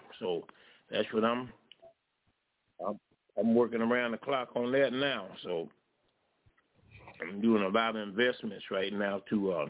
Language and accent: English; Florida, United States; I said, man, I'm from Florida. That's how we do it at the strip club, man.